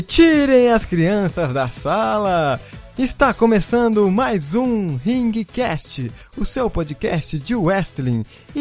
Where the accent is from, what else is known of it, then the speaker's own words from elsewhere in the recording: Minas Gerais, Brazil; a nação mineira, como eu estou falando aqui da minha terra.